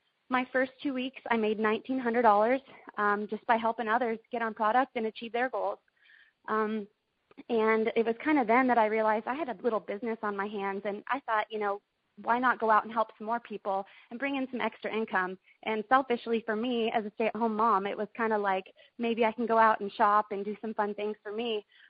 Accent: Roseburg, Oregon, United States; now in Florida, United States; I grew up in Roseburg, Oregon. I had a very active childhood.

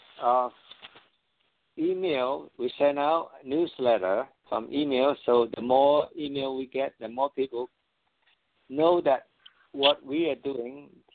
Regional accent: Oakland, California, United States; and I was from Oakland. I'm not living in Oakland now, but I was in Oakland.

